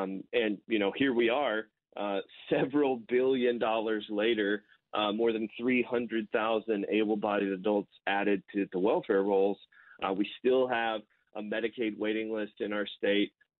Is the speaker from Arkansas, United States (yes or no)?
yes; Arkansas, United States; So my home state here of Arkansas